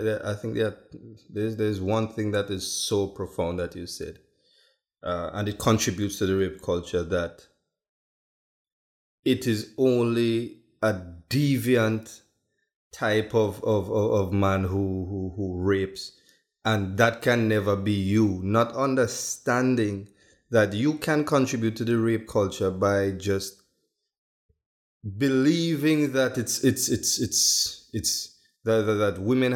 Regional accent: Trinidad & Tobago; growing up in Trinidad and Tobago

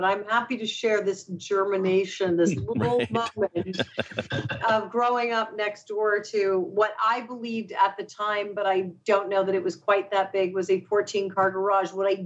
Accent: Los Angeles, California, United States; it takes place in the house that I grew up next to in Los Angeles. I lived in a very, very small, modest house.

